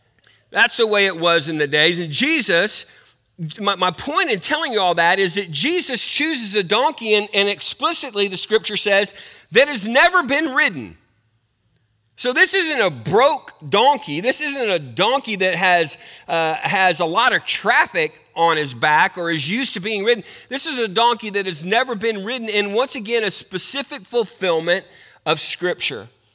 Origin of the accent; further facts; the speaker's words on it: New Braunfels, Texas, United States; I grew up in New Braunfels, and I didn't go to the city school, which was New Braunfels High School. I went to the country school, which was Canyon High School. It was very rural in those days.